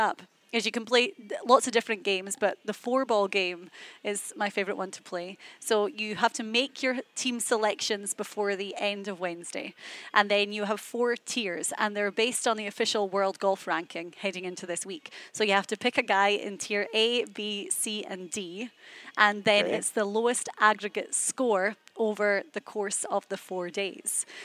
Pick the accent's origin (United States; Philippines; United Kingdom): United Kingdom; Scotland; To be honest, I'm quite tight because I'm Scottish.